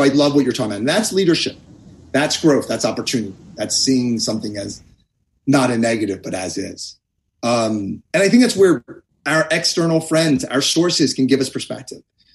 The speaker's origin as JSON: {"language": "English", "town": "Baltimore", "region": "Maryland", "country": "United States", "said": "I'm from Baltimore, so I talk about him and the Ravens a lot."}